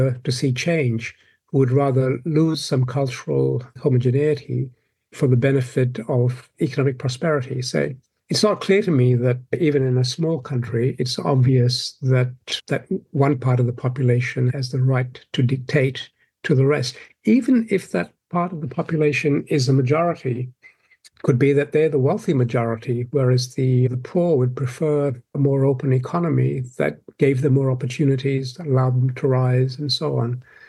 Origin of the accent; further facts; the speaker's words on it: Malaysia; when I was growing up in Malaysia